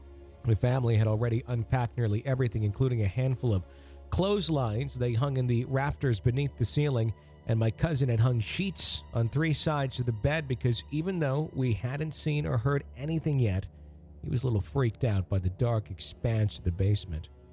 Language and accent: English; Romeo, Michigan, United States; in my hometown of Romeo, Michigan, where I live today.